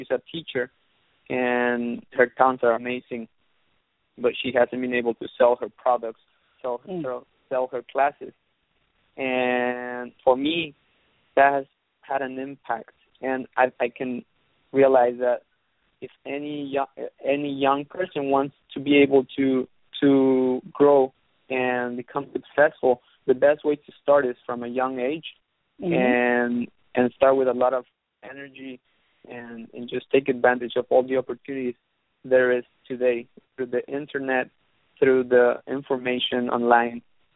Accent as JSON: {"language": "English", "country": "Mexico", "tie": "born or raised there", "moved": "yes", "lives_now": "United States", "said": "I just arrived to the U.S. 1 year ago, and I've been here living really comfortably compared to my hometown in Mexico. I lived comfortably in Mexico."}